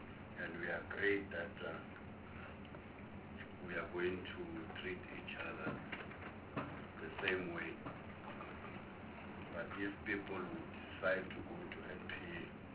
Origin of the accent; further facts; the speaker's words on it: Eastern Cape, South Africa; I'm from the Eastern Cape.